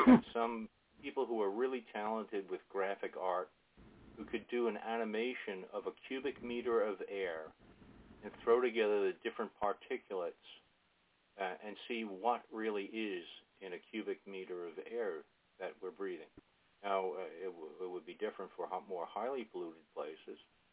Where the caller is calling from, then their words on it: Albany, New York, United States; I'm calling from the Albany, New York area, and my hometown's about 10 miles south of here, 12 miles south